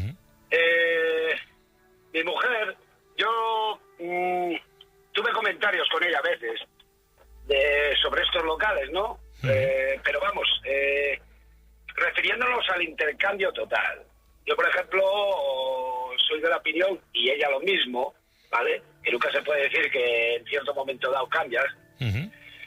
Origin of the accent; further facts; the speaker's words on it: Asturias, Spain; Yo soy de Asturias.